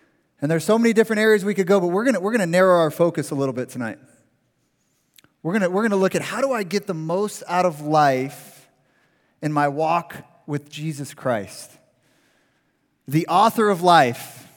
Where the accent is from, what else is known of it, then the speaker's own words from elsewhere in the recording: Phoenix, Arizona, United States; I grew up here in Phoenix. I went to Moon Valley High School.